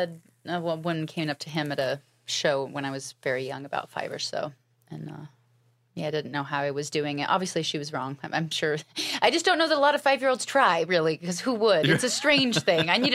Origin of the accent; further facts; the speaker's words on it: Alaska, United States; I was raised in Alaska, and my family were pioneers. They helped settle the state.